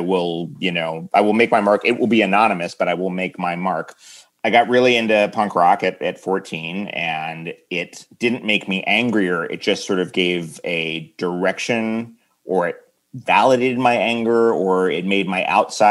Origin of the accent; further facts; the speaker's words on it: New York City, New York, United States; also born or lived in Queens; I was born in Queens, but I grew up in Manhattan from the age of three, yeah. So it's New York City in the 70s and 80s.